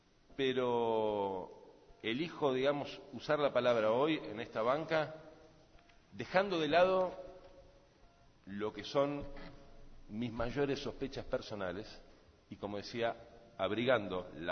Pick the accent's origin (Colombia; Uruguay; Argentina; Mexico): Argentina; una obligación moral que tenemos como argentinos.